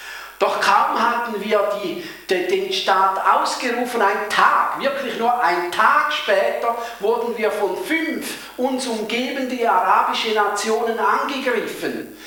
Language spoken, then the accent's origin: German; Palestine; als Palästinenser würde ich sagen, seit 1880 werden wir von Israel systematisch unterdrückt. Und zwar im eigenen Land. Es ist das Land, das wir angestammt, also wir sind darin aufgewachsen, wir leben schon darin und zwar schon länger. Denn wir, unsere Vorfahren, sind die Philister oder gar die Kanaaniter.